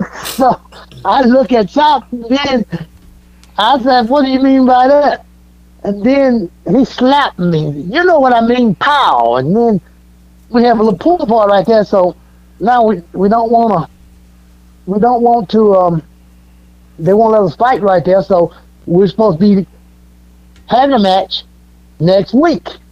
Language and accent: English; Chula, Mississippi, United States; because it's only 26 miles from where I was born and stuff, so I said I'm from Mississippi, Chula, Mississippi.